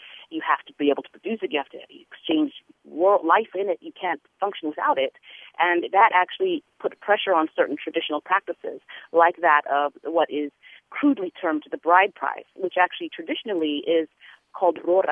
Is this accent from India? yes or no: no; Zimbabwe; now in United States; for me being bicultural as I am and very much being an American and very much being a Zimbabwean.